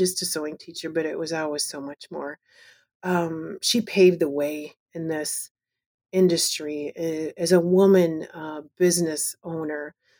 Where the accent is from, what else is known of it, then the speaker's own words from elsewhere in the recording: Columbus, Wisconsin, United States; My sisters and I grew up in Columbus, Wisconsin.